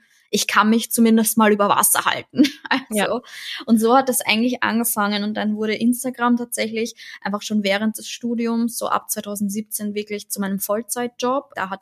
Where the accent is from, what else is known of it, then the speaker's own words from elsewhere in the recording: Austria; Wir kommen aus Österreich, weil ich einfach aus Österreich komme.